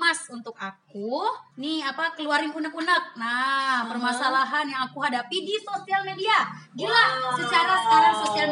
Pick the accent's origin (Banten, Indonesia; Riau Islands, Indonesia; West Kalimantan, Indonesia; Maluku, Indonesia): West Kalimantan, Indonesia; Pontianak; Aku dari Pontianak.